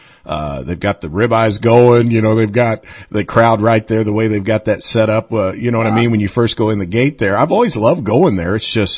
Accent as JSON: {"language": "English", "town": "Crab Orchard", "region": "Illinois", "country": "United States", "tie": "born or raised there", "said": "I grew up in Crab Orchard, Illinois."}